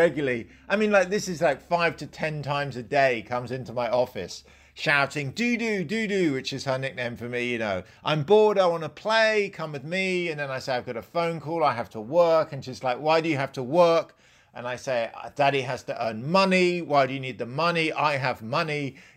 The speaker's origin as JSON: {"language": "English", "country": "United Kingdom", "said": "I mean, being British, you know, many times I've come into work with a stinking hangover"}